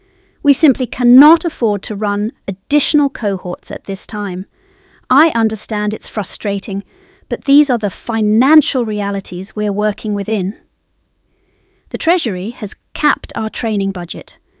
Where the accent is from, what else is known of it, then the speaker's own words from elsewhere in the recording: Newport, South East England, United Kingdom; I grew up in Newport watching the ferries carry people back and forth to the mainland, but I always knew this island was where I belonged.